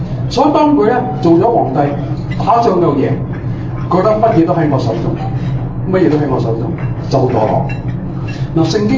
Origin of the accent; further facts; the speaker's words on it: China; 所以我哋中国人咧好客气嘅，本人都系好客气嘅